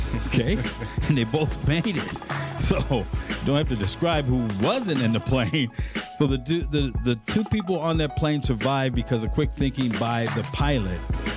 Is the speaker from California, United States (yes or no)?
yes; San Diego, California, United States; now in Las Vegas, United States; Look, I'm from San Diego and LA's big brother, so we got made fun of a lot. So now I'm in Vegas.